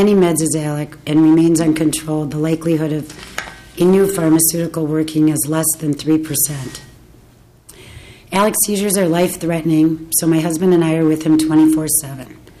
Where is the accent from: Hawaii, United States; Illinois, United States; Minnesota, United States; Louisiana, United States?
Minnesota, United States; Excelsior; I'm from Excelsior, Minnesota.